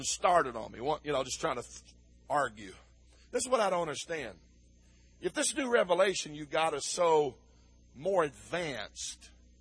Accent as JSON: {"language": "English", "town": "Kennett", "region": "Missouri", "country": "United States", "tie": "born there", "said": "I was born in Southeast Missouri, a little town called Kennan."}